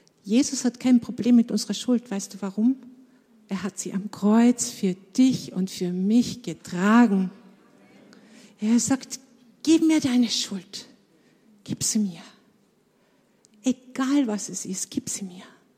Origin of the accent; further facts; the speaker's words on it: Carinthia, Austria; Ich bin in Kärnten aufgewachsen, in einer sehr großen Familie. Und ich war nicht gläubig.